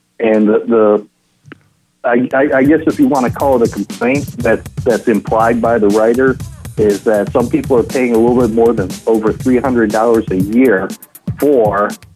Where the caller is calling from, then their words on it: Detroit, Michigan, United States; I'm calling from the Total State Project in the People's Republic of Detroit.